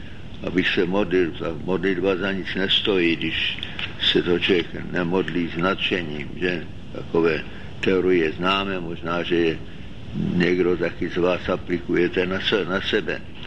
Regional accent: Moravia, Czechia; já se občas cítím jako Moravák

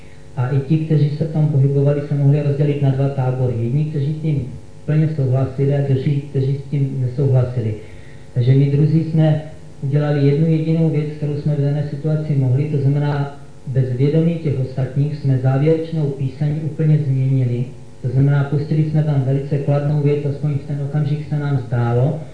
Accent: Brno, South Moravian Region, Czechia

